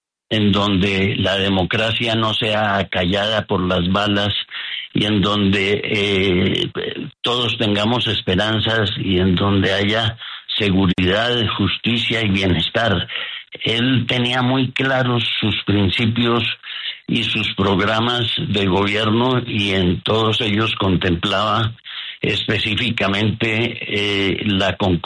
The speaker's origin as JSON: {"language": "Spanish", "country": "Colombia", "said": "sentimos el más grande dolor y sentimiento de tristeza como familia, pero también como colombianos, el dolor de patria."}